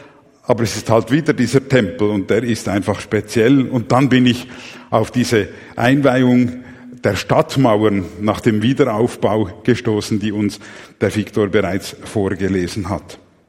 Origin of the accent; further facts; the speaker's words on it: Mexico; now in Switzerland; Ich bin ja in Mexiko aufgewachsen